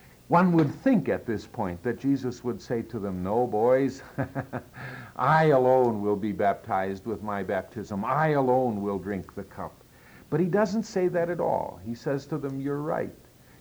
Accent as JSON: {"language": "English", "region": "Lower Saxony", "country": "Germany", "said": "because I come from Ostfriesland, which is that part of Germany near Holland"}